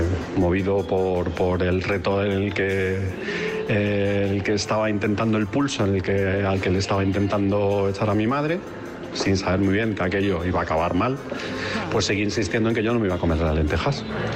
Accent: Madrid, Community of Madrid, Spain; de Madrid

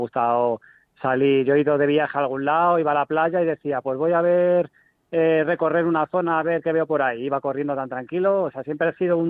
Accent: Alcobendas, Community of Madrid, Spain; Sí, soy de Alcobendas.

